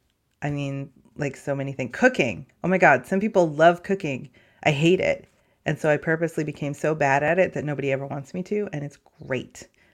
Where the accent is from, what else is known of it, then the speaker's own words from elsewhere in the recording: Ireland; I'm legitimately Irish with passport and everything.